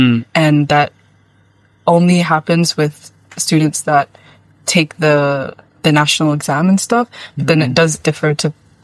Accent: Malaysia; I'm from Malaysia. I'm actually from the Birmingham, Malaysia campus. So I'm here for exchange a year.

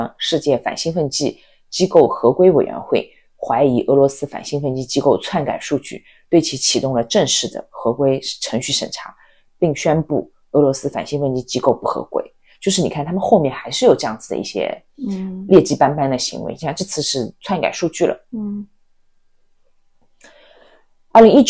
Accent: China; 比如说我们是作为中国人，你看到中国队入场的时候，那个是你最骄傲的时刻

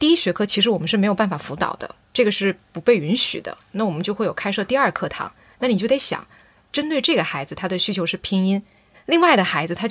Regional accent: Fujian, China; now in Ningbo, China; 因为我算是新宁波人，我是福建人然后来到宁波，所以理论上来说我做社区工作有个最致命的短板，就是我不会说宁波话。

